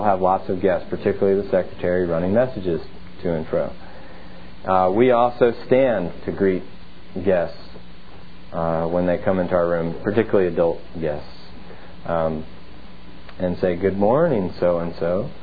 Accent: New Jersey, United States; now in Memphis, United States; I'm from New Jersey, and there's very few places in Memphis that have good pizza

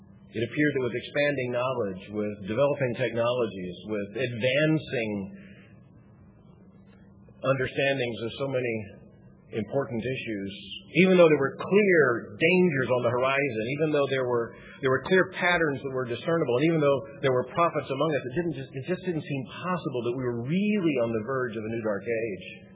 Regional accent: Florida, United States; born there; I was born in Florida, and there aren't very many of us. And those of us who were born there generally left. But everyone from the north came. But I was born in Central Florida

